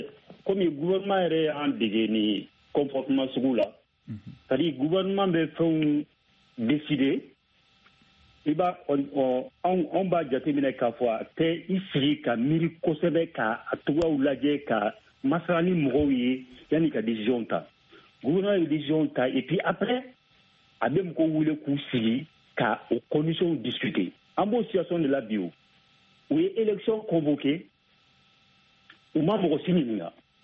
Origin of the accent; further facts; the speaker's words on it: Mali; on est des Maliens musulmans, on est des Balibans